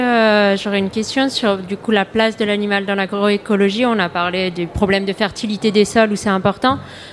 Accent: Auvergne-Rhône-Alpes, France; moi, je suis originaire de Drôme

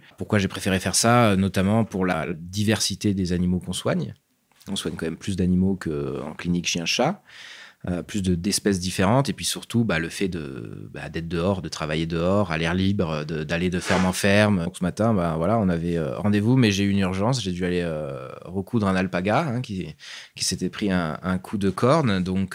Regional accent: Grenoble, Auvergne-Rhône-Alpes, France; donc je suis vétérinaire depuis 3 ans. Je suis grenoblois à la base.

